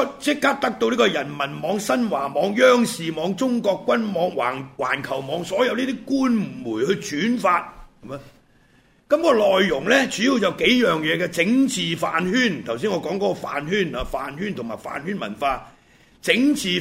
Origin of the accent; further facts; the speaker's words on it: Hong Kong; 今時今日，我哋作為香港人。